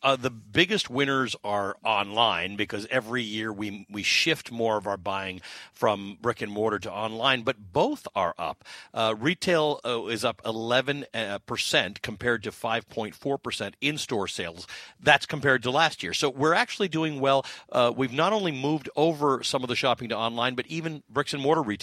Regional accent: Canada; I'm Canadian.

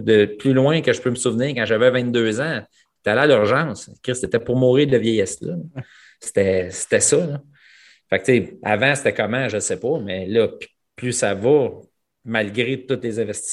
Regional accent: Repentigny, Quebec, Canada; also born or lived in Pointe-aux-Trembles; Je suis né à Repentigny. Moi, à Repentigny, je suis né là. Les premières années de ma vie, j'habitais à Pointe-aux-Trembles. Puis après ça, mes parents ont acheté une maison à Repentigny.

